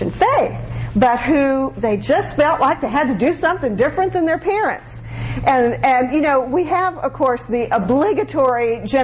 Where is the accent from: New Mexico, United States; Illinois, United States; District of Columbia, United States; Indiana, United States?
New Mexico, United States; Albuquerque; a family that I grew up with in Albuquerque, New Mexico